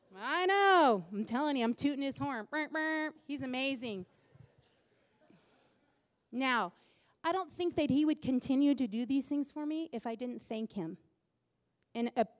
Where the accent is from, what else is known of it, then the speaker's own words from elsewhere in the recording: California, United States; now in Utah, United States; I'm from California. I loved the state of California. I wanted to live back in California. We got married and Dane moved me to Utah of all places.